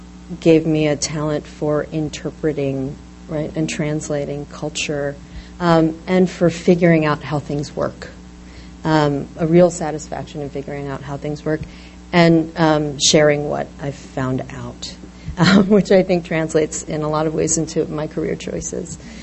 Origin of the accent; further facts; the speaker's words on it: Philadelphia, Pennsylvania, United States; My family's Japanese. I'm Japanese American. I was born and raised in the suburbs of Philadelphia. But I was brought up in a predominantly Jewish community.